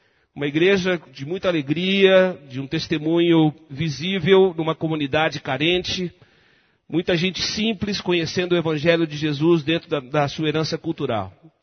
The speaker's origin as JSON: {"language": "Portuguese", "town": "Limeira", "region": "São Paulo", "country": "Brazil", "tie": "born or raised there", "said": "Eu fui criado em Limeira, no interior, pertinho de Coreto, ouvindo as bandas."}